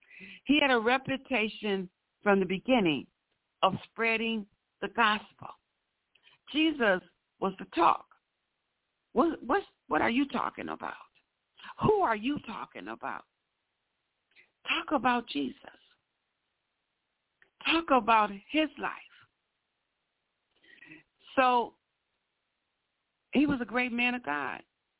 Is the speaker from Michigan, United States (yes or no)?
yes; Michigan, United States; You know, if they say, where are you from? I normally say Michigan.